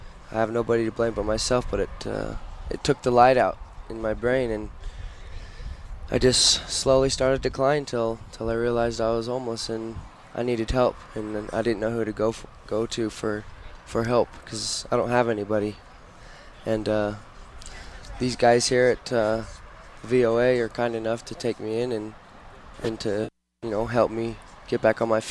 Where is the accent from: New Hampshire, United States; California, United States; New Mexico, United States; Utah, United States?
Utah, United States; Salt Lake City; Salt Lake.